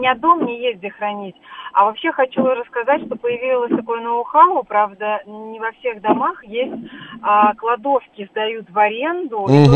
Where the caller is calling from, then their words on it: Moscow Oblast, Russia; Я из Подмосковья еду